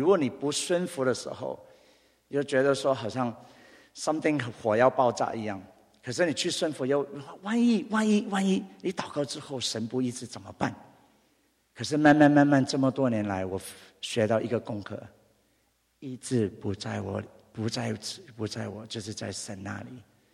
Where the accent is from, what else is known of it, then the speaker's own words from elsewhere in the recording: Vietnam; now in United States; 那个时候我因为我是从越南出来的，我逃出来的时候